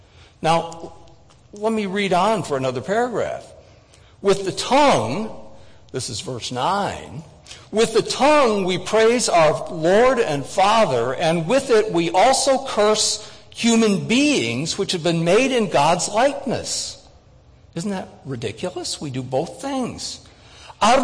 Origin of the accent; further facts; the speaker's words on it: Chicago, Illinois, United States; I grew up in Chicago and I had been a Cub fan for many, many years